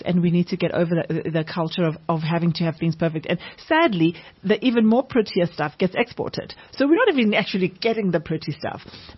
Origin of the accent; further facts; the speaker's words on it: Guatemala; But you know, my parents owned a shop, mm-hmm. right? I come from Guatemala.